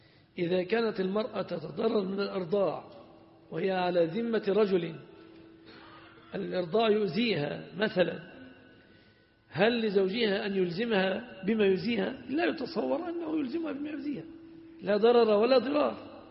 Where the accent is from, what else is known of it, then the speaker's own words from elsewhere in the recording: Egypt; عفش في الغالب تأتي به المرأة الواقع عندنا في مصر